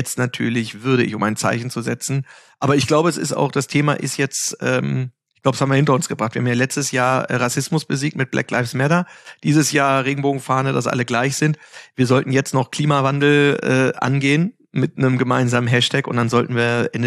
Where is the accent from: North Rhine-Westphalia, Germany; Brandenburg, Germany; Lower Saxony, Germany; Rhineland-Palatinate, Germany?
Lower Saxony, Germany; Altwarmbüchen; also born or lived in Hannover; Naja, ich bin in Hannover geboren und habe da in Altwanbüchen, das ist halt praktisch direkt vor Ort angrenzend